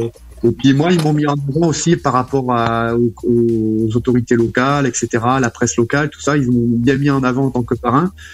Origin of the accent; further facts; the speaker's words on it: Bordeaux, Nouvelle-Aquitaine, France; il faut savoir que moi je suis bordelais, hein, je suis né à Bordeaux.